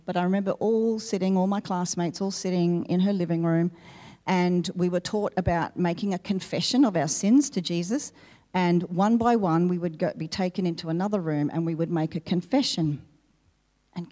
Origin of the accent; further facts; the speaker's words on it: Queensland, Australia; also born or lived in Sydney; I was born in Sydney, as were my parents. As a baby, though, we moved to Queensland because Dad wanted to become a policeman